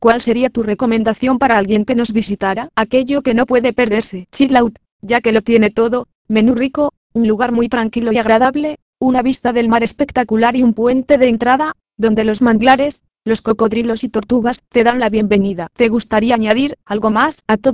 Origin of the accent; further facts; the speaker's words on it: Mexico City, Mexico; Soy de DF